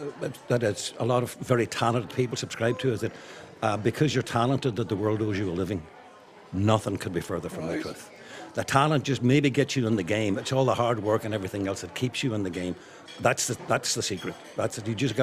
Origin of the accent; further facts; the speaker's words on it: Derry, Northern Ireland, United Kingdom; now in Ireland; I'm from Derry, so I had no, you know, Northsiders feel very strongly about the north side.